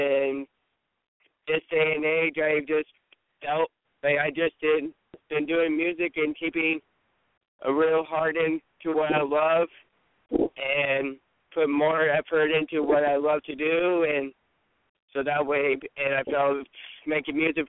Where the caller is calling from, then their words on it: St. Maries, Idaho, United States; I'm calling from St. Mary's, Idaho